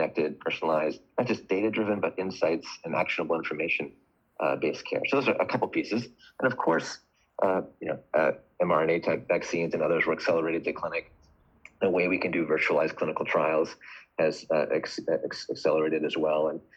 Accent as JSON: {"language": "English", "region": "London", "country": "United Kingdom", "tie": "born there", "said": "I'm the only one without a cool British accent, even though I was born in London."}